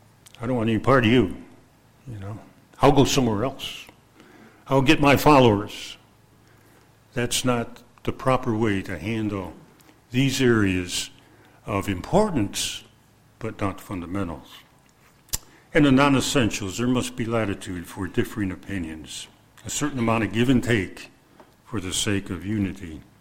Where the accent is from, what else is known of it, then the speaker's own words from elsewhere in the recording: Buffalo, New York, United States; also born or lived in West Virginia; We lived in West Virginia. We came from Buffalo, and he lived about halfway between in Pittsburgh.